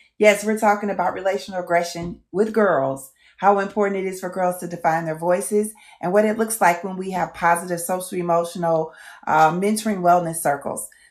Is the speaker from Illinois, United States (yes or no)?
no; St. Louis, Missouri, United States; I am from St. Louis, Missouri.